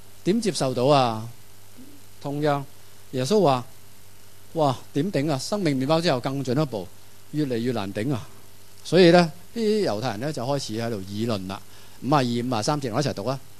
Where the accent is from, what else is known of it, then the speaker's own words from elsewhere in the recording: Hong Kong; 即系我哋香港人就乜都食嘅